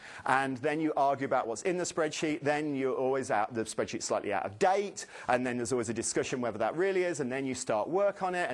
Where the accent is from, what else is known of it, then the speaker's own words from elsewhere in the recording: East Midlands, United Kingdom; This is Foxton Locks, which is just outside my hometown in England.